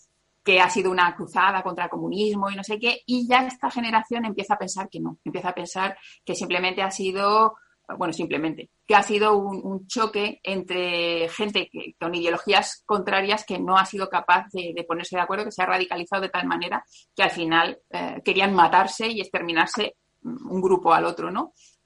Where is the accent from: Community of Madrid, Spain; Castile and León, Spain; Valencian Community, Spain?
Community of Madrid, Spain; Madrid; yo soy de Carabanchel Profundo, ahí como Manolito Gafota.